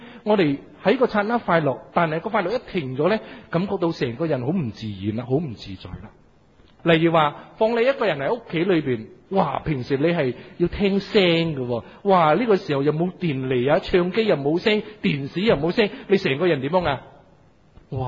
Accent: Malaysia; 我哋马来西亚人食榴莲咧，就等榴莲跌落嚟，正去执起嚟食嘅。

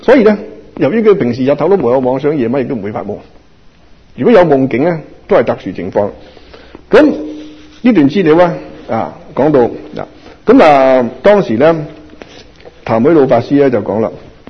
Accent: Guangdong, China; 普通話我都識，英文我都識，但係始終咧唔係廣東話自己地道講嘅説話。咁譬如我係廣東人，既然我現生呢個願要我做一個廣東人，咁我自己自不然用廣東話去講好啲啦

